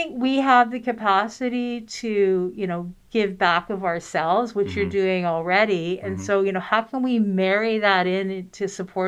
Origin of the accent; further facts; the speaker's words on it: Vancouver, British Columbia, Canada; now in Vancouver Island, Canada; I was born and raised in Vancouver, as was my husband, and we just fell in love with Vancouver Island, and just there's no turning back. We are not going back to the mainland.